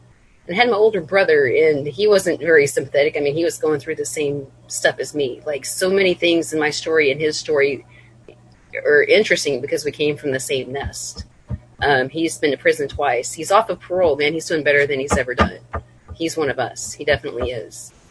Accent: Texas, United States; born there; My parents divorced when I was a baby. I was born near Dallas.

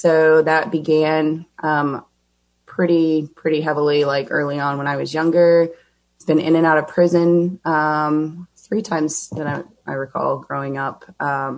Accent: Garland, Texas, United States; I was born in Plano, Texas, and I was raised in North Garland. Sort of the North Garland, Richardson, Plano-esque sort of area.

